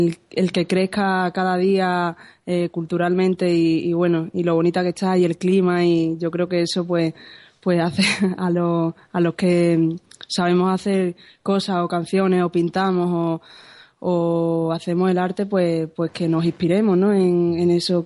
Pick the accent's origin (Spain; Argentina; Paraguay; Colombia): Spain; Málaga, Andalusia; Bueno, hoy vengo de Valladolid, pero yo soy de Málaga.